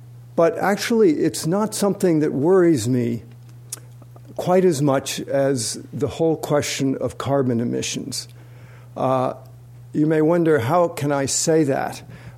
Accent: New York, United States; I grew up in New York. As a kid, every morning you'd wake up, there'd be a layer of grit, of soot on the windowsill, because we burn coal.

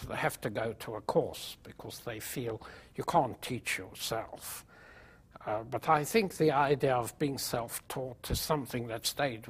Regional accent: Gauteng, South Africa; there was a public library in my hometown, which was a small town just outside Johannesburg.

